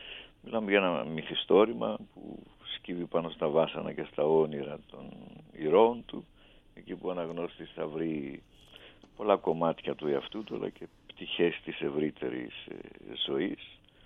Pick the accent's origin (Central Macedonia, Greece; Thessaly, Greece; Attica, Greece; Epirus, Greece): Epirus, Greece; Melates; Μια χαρά στο χωριό μου, στην Μελάτη, στη Σάρτα.